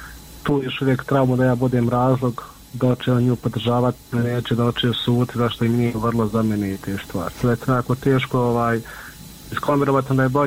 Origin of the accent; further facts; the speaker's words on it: Miljevina, Republika Srpska, Bosnia & Herzegovina; mi smo svi gore iz Miljevine